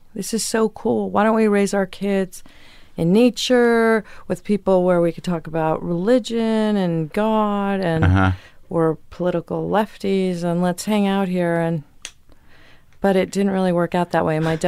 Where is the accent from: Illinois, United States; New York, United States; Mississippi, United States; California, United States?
Illinois, United States; Chicago; born there; So I was born in Chicago. My dad was an actor.